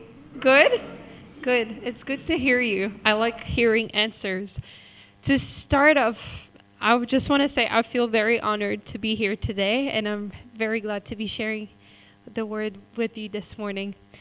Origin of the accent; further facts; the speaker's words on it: Switzerland; I'm from Switzerland, if you didn't know.